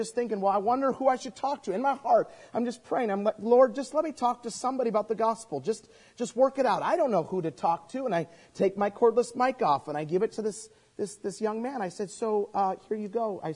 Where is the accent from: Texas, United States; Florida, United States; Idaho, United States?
Idaho, United States; You know, I grew up in Idaho. Have you ever met somebody from there? So we don't have any NFL teams to cheer.